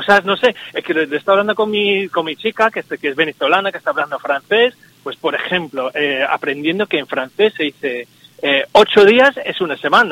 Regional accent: England, United Kingdom; Bueno, good morning, sí, soy inglés.

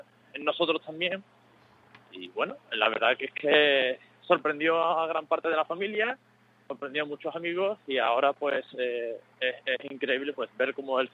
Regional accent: Seville, Andalusia, Spain; Bueno, pues soy de Sevilla, nací en los 80

